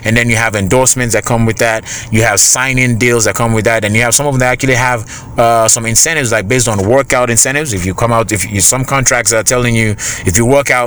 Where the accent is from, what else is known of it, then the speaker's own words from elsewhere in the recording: Nigeria; So I think where we have come now with as Nigerian players and Nigerian athletes in the NFL is that we have looked at all these sports and we said to ourselves, we are capable of doing it.